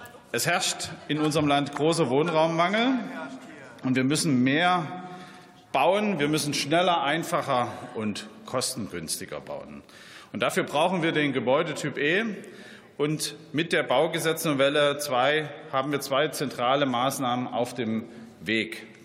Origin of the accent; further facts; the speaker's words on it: East Germany, Germany; Ich bin im sogenannten real existierenden Sozialismus aufgewachsen in der DDR.